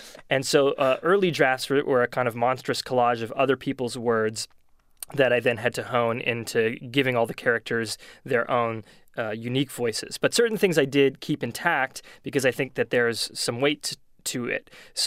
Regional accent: New England, United States; I grew up in New England, and this may sound precious, but New England's past was always very much part of my consciousness

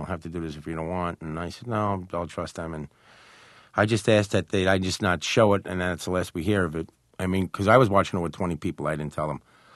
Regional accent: Brooklyn, New York, United States; I'm from Brooklyn also

